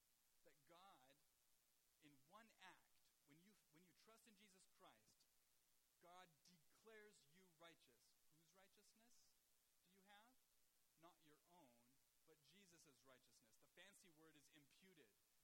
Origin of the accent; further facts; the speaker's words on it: United States; No, I'm an American. I experience my life as an American.